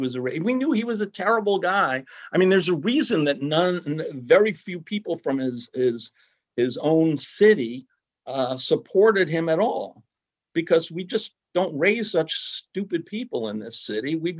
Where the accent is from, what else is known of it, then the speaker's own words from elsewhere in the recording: Brooklyn, New York, United States; But I grew up in Trump Village as a child in Brooklyn